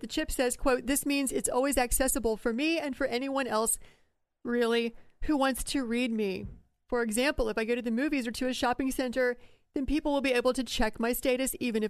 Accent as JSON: {"language": "English", "region": "Texas", "country": "United States", "said": "As a Texan, I know about EF3s. We had a doozy rip through our neighborhood, a couple years ago."}